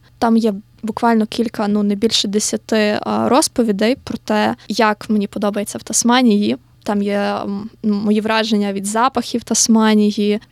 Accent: Lviv, Lviv Oblast, Ukraine; Я зі Львова сама, тому мені найбільш близькі львівські бібліотеки

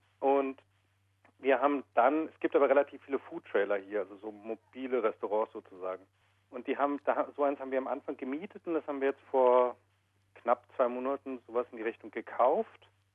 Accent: Munich, Bavaria, Germany; also born or lived in Vienna; now in Darwin, Australia; Also ich komme ursprünglich eigentlich aus München, bin da allerdings 99 weggezogen und habe dann viele glückliche Jahre in Wien gelebt. Und war dann etliche Jahre erst in Asien und in Afrika unterwegs, bevor ich halt hier nach Darwin gekommen bin.

